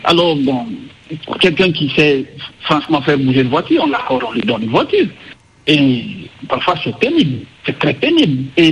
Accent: Guinea; now in Dakar, Senegal; Je viens de la Guinée-Conakry, comme vous l'avez précisé. Et je suis venu à Dakar pour information.

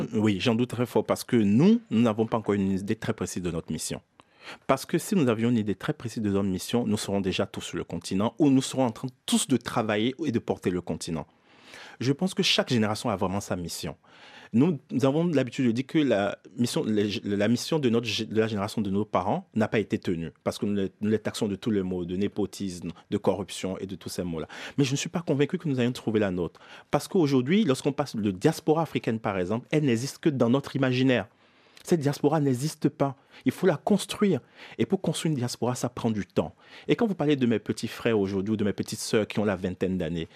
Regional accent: Benin; moved away as an adult; now in France; Je suis né au Bénin, j'ai grandi au Bénin jusqu'à l'âge de 18 ans avant de venir faire mes études en France.

